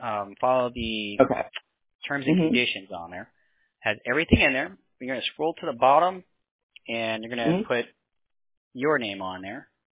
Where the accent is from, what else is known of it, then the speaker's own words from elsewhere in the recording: New York City, New York, United States; born there; I was born in the Bronx, New York, and so I kind of travel a lot over there.